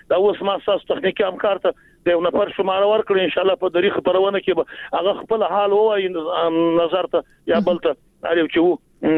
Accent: Jowzjan, Afghanistan; موږ خو د جوزجان د ولایت یو

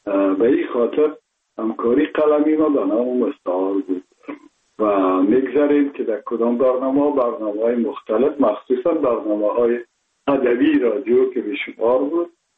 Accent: Kabul, Afghanistan; ما متولد شهر کابل هستم، اصلا تاجک و از شهر کونی کابل که از پدر پدر از کابل هستم.

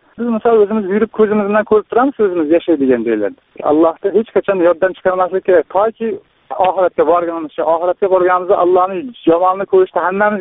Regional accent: Samarkand, Samarqand Region, Uzbekistan; now in Kazakhstan; Qozog'istondan telefon qilyapman, o'zim Samarqanddanman

